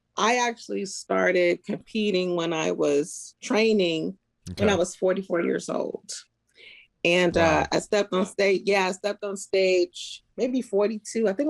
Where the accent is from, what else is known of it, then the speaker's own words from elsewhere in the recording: Ohio, United States; I'm originally from Ohio, Ohio, PA area.